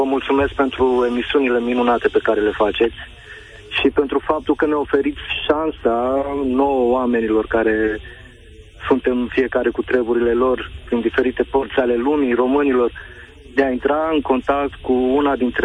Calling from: Belgium; De asta vă sunt din Belgia

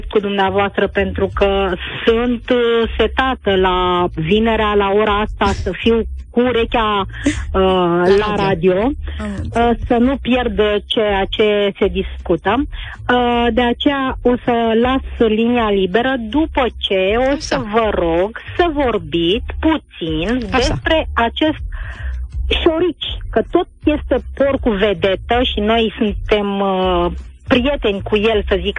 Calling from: Târgu Jiu, Gorj County, Romania; sunt de la Târgu Jiu.

